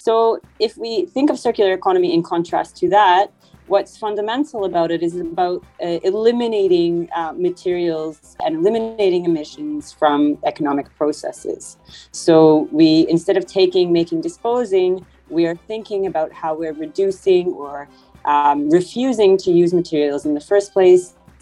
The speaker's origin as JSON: {"language": "English", "country": "Canada", "also_born_or_lived": "Japan / United Kingdom / Singapore / Netherlands", "said": "I'm from Canada originally, but I've lived in many places, including Japan and the UK, Singapore and the Netherlands."}